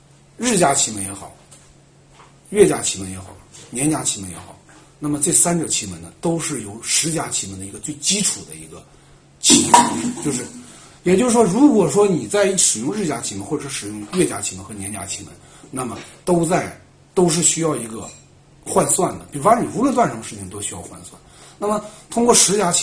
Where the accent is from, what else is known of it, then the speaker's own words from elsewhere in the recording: China; 是我们中国人搞政治斗争啊，他有一个特点啊